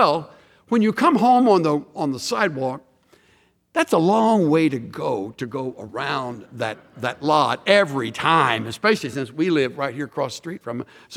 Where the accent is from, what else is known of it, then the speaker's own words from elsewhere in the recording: Houston, Texas, United States; Years ago, when I was growing up in Houston, down at Galveston, they built the first high-rise hotel that I can remember.